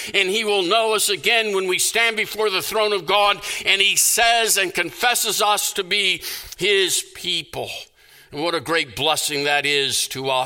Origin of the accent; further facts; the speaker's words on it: North Carolina, United States; born there; now in South Carolina, United States; I was born in North Carolina, not South Carolina, where I currently live.